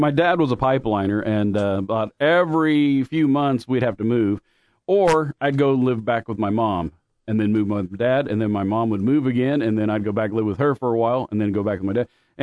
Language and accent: English; Oklahoma, United States; also born or lived in Louisiana / Alabama / Mississippi / Arkansas; well, I was born in Louisiana, raised mostly Oklahoma, I'd say, because that was our home base.